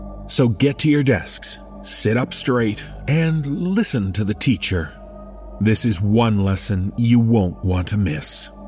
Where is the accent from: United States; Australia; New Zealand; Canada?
Canada; Vancouver, British Columbia; I grew up in Vancouver but had never even heard of this school.